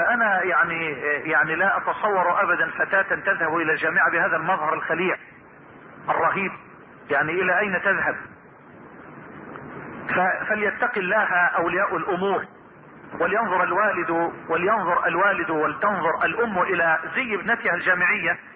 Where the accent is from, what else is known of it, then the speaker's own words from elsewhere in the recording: Damum, Dakahlia, Egypt; born there; now in Suez, Egypt; من مواليد محافظة سيدة قهلية، مركز بكرمل، قرية تسمى دموم، والعمل والإقامة في السويس